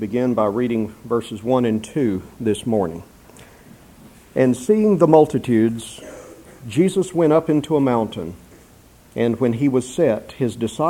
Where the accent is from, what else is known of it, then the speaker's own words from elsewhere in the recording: Texas, United States; When I was a boy growing up in Texas, there was a popular youth chorus among Christian groups that was making the rounds.